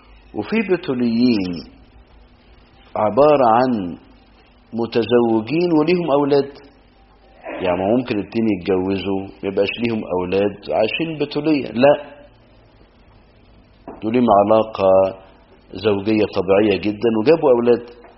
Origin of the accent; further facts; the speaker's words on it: Minya Governorate, Egypt; والنوع ده برضو موجود على فكرة وعندنا في المنيا منه كتير